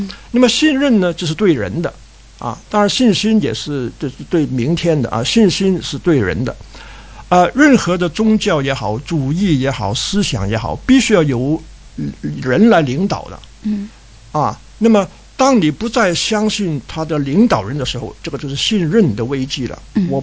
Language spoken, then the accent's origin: Chinese; China; 因为我们中国人说夫妇之中最高层次最好的关系就是相敬如宾，